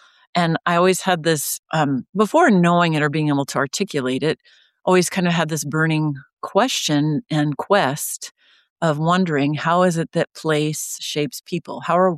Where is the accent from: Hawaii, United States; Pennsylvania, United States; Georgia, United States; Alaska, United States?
Alaska, United States; Anchorage; I was raised in Anchorage, but we had an acre and it was forested and we didn't see, you know, our neighbors, and there were moose coming through the yard.